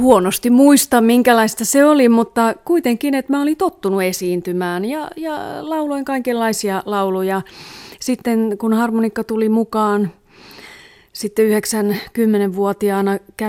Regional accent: Espoo, Uusimaa, Finland; Olen kasvanut Espoossa. Mä oon hyvin espoolainen ja Kilossa omakotitalossa

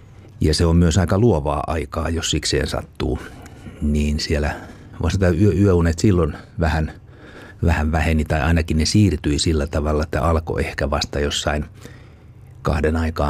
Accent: Espoo, Uusimaa, Finland; Ei, mä oon espoolainen.

